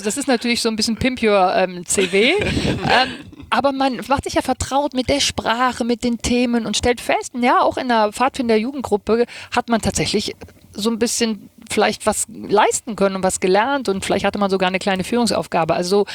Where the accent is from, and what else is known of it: Rhineland, Germany; now in Hamburg, Germany